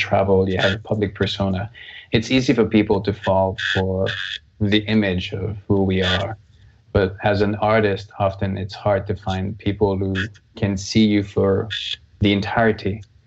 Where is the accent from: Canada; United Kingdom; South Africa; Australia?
Canada; now in United States; I've been living in the States. I lived in the States for about 20 years. I'm Canadian. But I lived in the States for 20 years